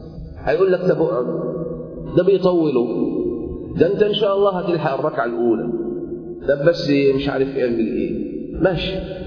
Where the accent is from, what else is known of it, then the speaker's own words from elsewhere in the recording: Egypt; إحنا عندنا كمصريين